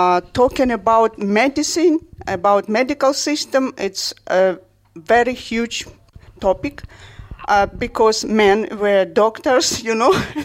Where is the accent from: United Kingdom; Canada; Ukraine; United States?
Ukraine; English is a second language; As for me, for example, I'm from Ukraine